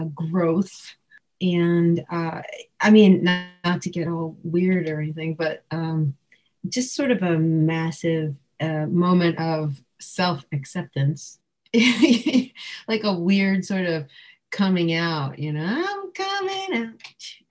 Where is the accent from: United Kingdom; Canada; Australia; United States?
United States; New York; I grew up on Long Island and people seem to think that's Mars when it comes to music, you know, but New York, Long Island is still one of the biggest country music markets in the country.